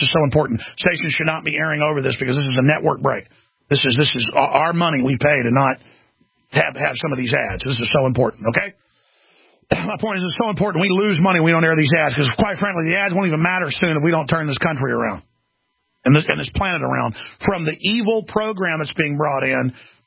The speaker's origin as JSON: {"language": "English", "town": "Dallas", "region": "Texas", "country": "United States", "tie": "born or raised there", "said": "the DFW area, the Dallas-Fort Worth area, my hometown, the Metroplex, site of patient zero."}